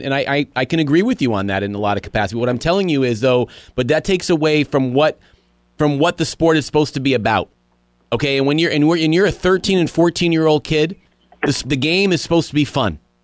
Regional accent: Rutland, Vermont, United States; There's nothing more important to me growing up in Rutland than my first Rutland High School jersey was the most important thing I had ever put on in my life.

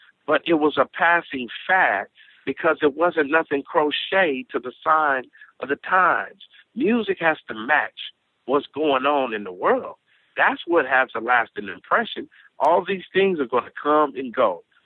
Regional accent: California, United States; And that from which we come from the West Coast, it had a lot of impact as far as fashion, as far as cultures is concerned.

